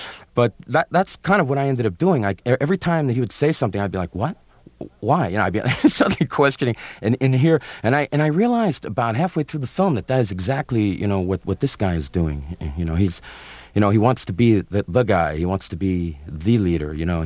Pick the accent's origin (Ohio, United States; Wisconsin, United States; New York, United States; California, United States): New York, United States; Brooklyn; where I grew up in Brooklyn